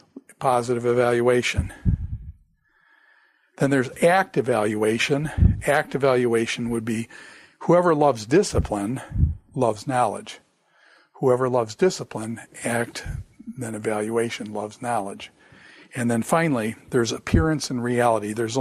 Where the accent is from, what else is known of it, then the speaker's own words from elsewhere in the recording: Grand Island, New York, United States; When I was young, I grew up in the Niagara River. Okay, I lived in a place called Grand Island.